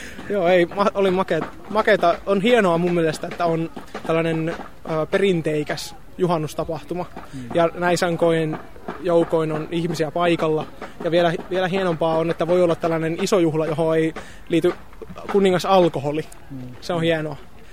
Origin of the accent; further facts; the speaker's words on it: Kokkola, Central Ostrobothnia, Finland; Kokkolasta mä oon Kokkolassa lapsuuteni ja nuoruuteni asunut, opiskellut nyt Virroilla musiikkialaa